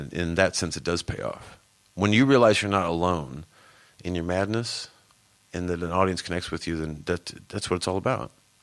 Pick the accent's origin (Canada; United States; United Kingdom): United Kingdom; I'm too... I'm British in that regard.